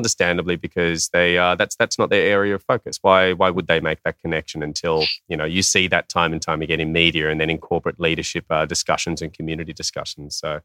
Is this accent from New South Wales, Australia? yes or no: no; Tasmania, Australia; Tasmania, Australia, where I'm from Australia, but Tasmania is that tiny little state that down the south.